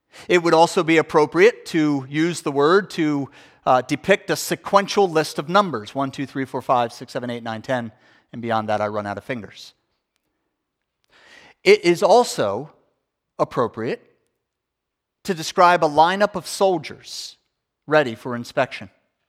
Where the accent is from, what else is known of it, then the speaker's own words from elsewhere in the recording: West Chester, Pennsylvania, United States; Scott is now one of the pastors of a thriving church in my hometown in Westchester, Pennsylvania.